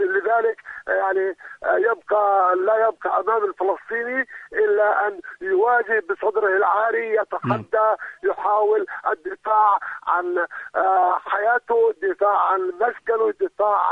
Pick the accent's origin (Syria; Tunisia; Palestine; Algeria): Palestine; يعني كفلسطينيين لدينا خطين بالعمل.